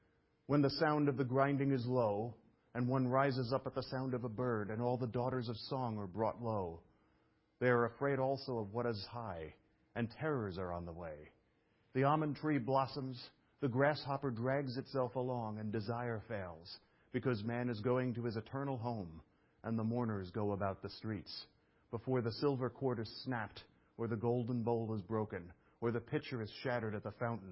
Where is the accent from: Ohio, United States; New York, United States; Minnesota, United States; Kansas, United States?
New York, United States; Brooklyn; I don't know. I'm from Brooklyn, but I've actually heard this before.